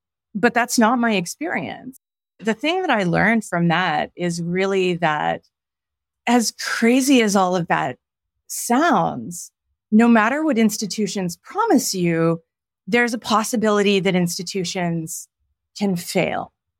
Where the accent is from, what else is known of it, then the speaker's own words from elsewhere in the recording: Ontario, Canada; Difficult. I grew up very poor in Northern Ontario.